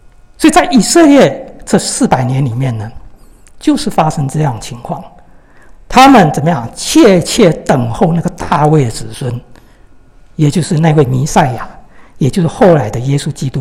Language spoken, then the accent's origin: Chinese; China; 弟兄姊妹啊，我们是中国人，在我小时候，我的一个印象就是说，这种